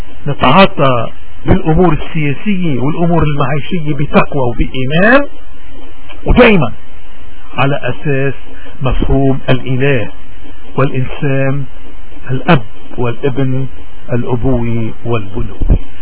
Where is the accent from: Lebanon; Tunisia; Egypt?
Lebanon; خلونا نحن خصوصا كلبنانيين، بلدنا عم بيمر بظروف قاسية